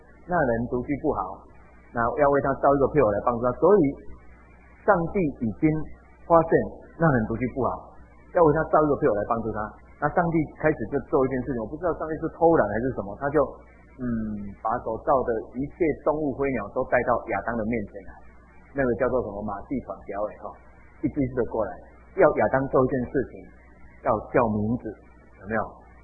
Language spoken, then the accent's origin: Chinese; Taiwan; 我们台湾人也是一样